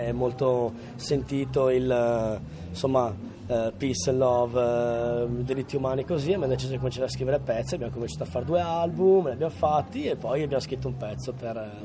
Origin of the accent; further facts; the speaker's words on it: Vicenza, Veneto, Italy; Di Vicenza.